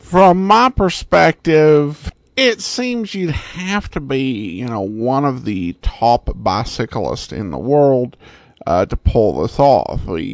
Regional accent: Indiana, United States; it was made for a while in my hometown and was very popular in Indiana and neighboring states back in the 40s and 50s.

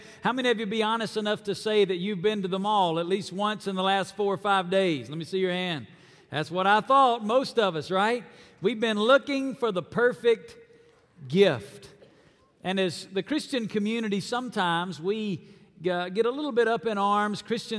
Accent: Alabama, United States; I was born and raised in Alabama. And when you grow up in Alabama, you can't help but love the Alabama Crimson Tide.

